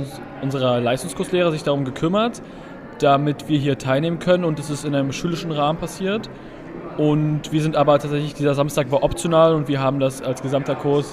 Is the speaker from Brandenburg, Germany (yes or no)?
yes; Brandenburg, Germany; Jein, also Speckgürtel Berlin